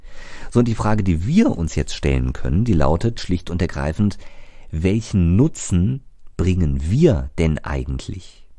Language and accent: German; Karlsruhe, Baden-Württemberg, Germany; dann muss das doch auch in meiner Heimat, also rund um Karlsruhe, auch irgendwie klappen.